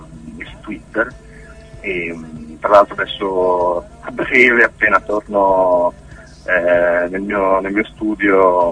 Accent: Bologna, Emilia-Romagna, Italy; siccome sono di Bologna voglio partire da qui.

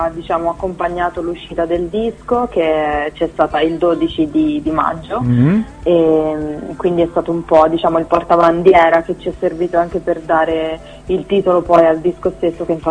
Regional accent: Tuscany, Italy; io sono una cantautrice, sono toscana

